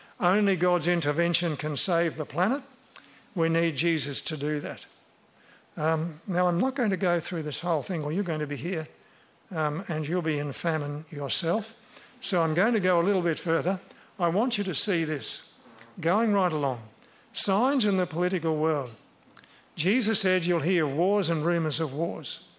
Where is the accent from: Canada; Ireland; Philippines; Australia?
Australia; Tasmania; Now, I grew up in Tasmania, and I used to walk into the Western Tiers mountain range